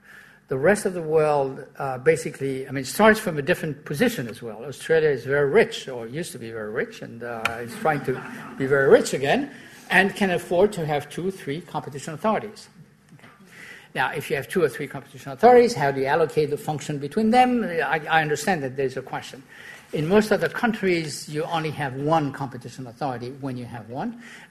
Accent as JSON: {"language": "English", "country": "France", "second_language": "English", "said": "in my home country, in France."}